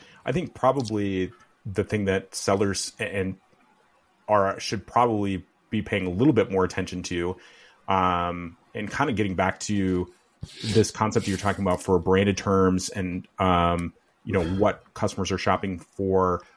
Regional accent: Midwest, United States; accent: Midwestern; I wonder, it's probably my Midwestern accent that makes it want to be a hard

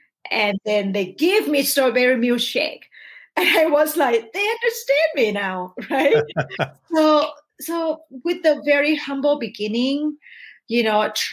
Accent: Thailand; You know, I came from Thailand, from lower middle class family, totally broken family.

